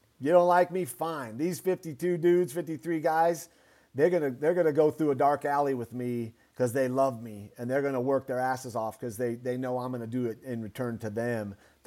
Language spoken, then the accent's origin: English; Boise, Idaho, United States; Did things I never could dream of being a young kid growing up in Boise, Idaho.